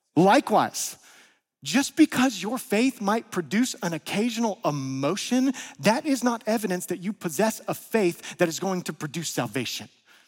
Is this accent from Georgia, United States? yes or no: yes; Georgia, United States; And y'all, I've told you, I'm from North Georgia.